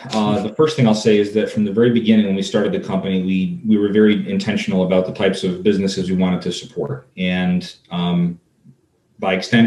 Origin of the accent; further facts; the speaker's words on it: Hilton, New York, United States; Hilton, actually. I grew up in Hilton. That's where I was born. Moved to the city. I lived in Cornhill for about 4.5 years when I was going to school.